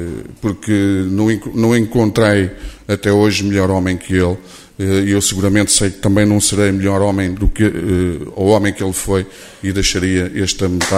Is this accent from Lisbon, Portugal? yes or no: no; Ovar, Aveiro, Portugal; eu sou nascido no Hospital de Ovar, nasci no Hospital de Ovar e cresci a minha infância, a minha adolescência foi num bairro típico de Ovar, que está muito bem representado aqui hoje, que é o bairro do Lamarão. Foi lá que eu cresci